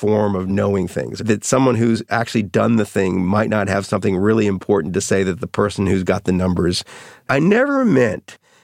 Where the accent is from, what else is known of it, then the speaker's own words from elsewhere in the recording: New Orleans, Louisiana, United States; the Baseball Scouts of America had a conference in New Orleans, oddly, my hometown, devoted to how to defend themselves against Moneyball.